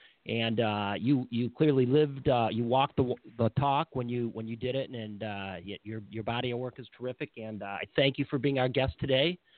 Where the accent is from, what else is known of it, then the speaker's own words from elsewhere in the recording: Michigan, United States; The I grew up in Michigan. Michigan, and I had